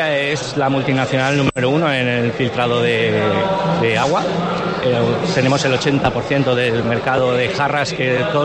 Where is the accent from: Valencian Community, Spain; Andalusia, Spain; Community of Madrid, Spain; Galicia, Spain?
Valencian Community, Spain; Yo vengo de la zona de Valencia